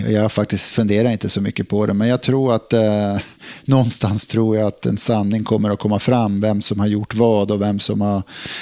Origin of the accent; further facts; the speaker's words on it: Piteå, Norrbotten County, Sweden; also born or lived in Luleå; Och Skellefteå hade Micke Engström och där som jag har vuxit upp tillsammans med i Piteå och Luleå.